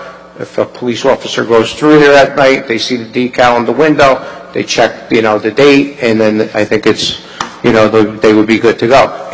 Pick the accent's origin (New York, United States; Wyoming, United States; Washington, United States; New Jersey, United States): New Jersey, United States; Nutley; I'll tell you, I'm from Nutley my whole life.